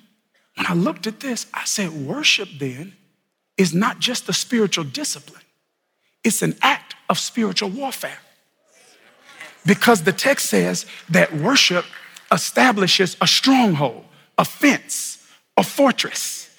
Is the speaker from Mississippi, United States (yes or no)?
yes; Mississippi, United States; You know, I grew up in Mississippi, and it's kind of like the Bible Belt in some sense.